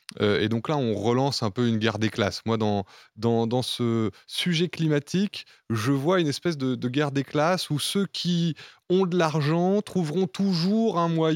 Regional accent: France; Non, moi je suis français.

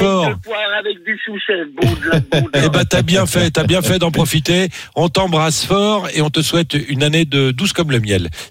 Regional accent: Brittany, France; là où j'ai grandi en Bretagne

